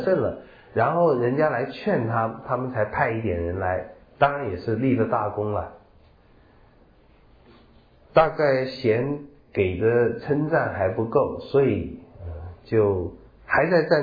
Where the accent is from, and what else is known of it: China